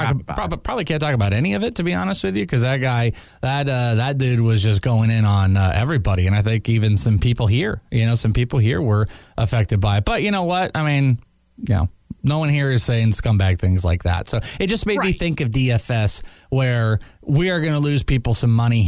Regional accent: Arizona, United States; And I was just like, no, I'm from Arizona.

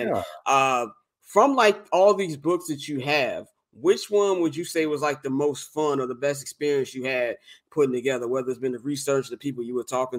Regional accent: Chicago, Illinois, United States; Like outside of Michael Jordan, obviously I'm from Chicago

